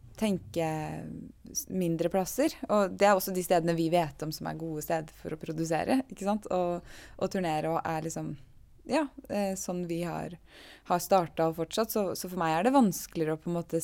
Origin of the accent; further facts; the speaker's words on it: Eastern Norway, Norway; sånn jeg er vant til fra Østlandet, hvor jeg er fra, da.